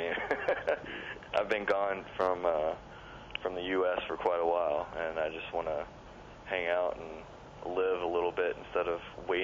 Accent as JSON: {"language": "English", "town": "Dallas", "region": "Texas", "country": "United States", "said": "Dallas, Texas."}